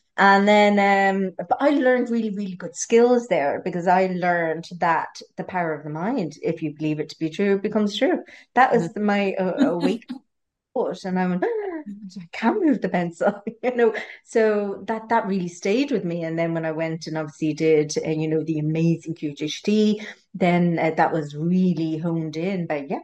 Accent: Ireland; So, growing up in Ireland, most people Roman Catholic, and that would be a very Roman Catholic tradition that the soul gets trapped in the body

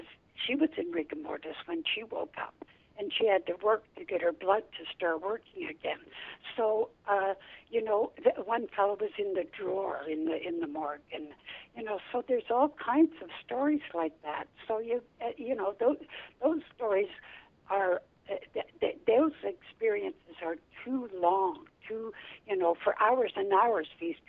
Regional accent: Alberta, Canada; No, as a matter of fact, I'm Canadian

